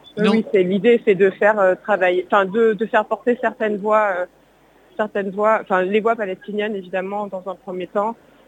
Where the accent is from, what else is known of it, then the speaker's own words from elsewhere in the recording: Marseille, Provence-Alpes-Côte d'Azur, France; j'habite à Marseille, je suis marseillaise